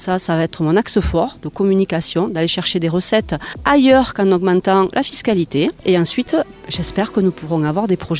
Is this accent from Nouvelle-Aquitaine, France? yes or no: no; Occitanie, France; je suis originaire de Saint-Matan, près du Midi toulousain et ce nord du département, ça faisait pas rêver quand j'étais jeune.